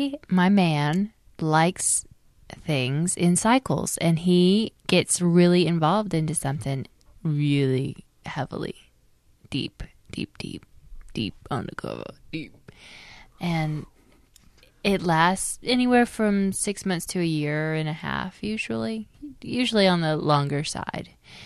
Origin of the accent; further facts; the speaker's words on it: Asheville, North Carolina, United States; And I'm from Asheville. My family's from Asheville, and they do oil in Asheville.